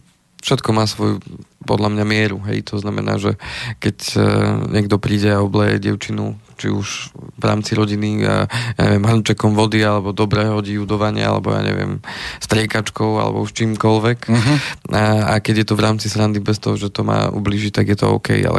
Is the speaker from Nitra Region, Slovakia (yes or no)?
no; Slovenská Ľupča, Banská Bystrica Region, Slovakia; u nás na dedine v Slovenskej Lubči